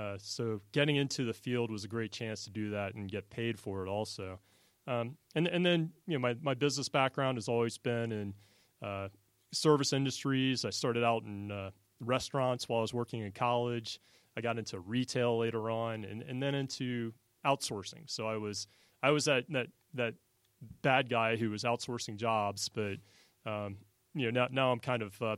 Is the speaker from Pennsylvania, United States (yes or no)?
no; Atlanta, Georgia, United States; I grew up here in Atlanta, went to Emory for my MBA